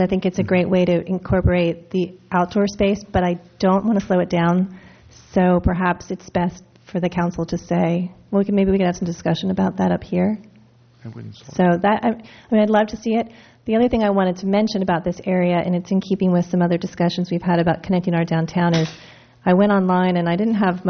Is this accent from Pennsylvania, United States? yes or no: yes; Pennsylvania, United States; born there; You know, I was born in Pennsylvania, and the city of Pittsburgh has inclines